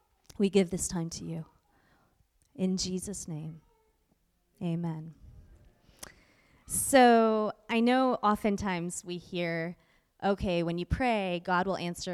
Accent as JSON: {"language": "English", "country": "Italy", "lives_now": "United States", "said": "I was here in Connecticut, which is my stomping ground. I came from Italy to Connecticut"}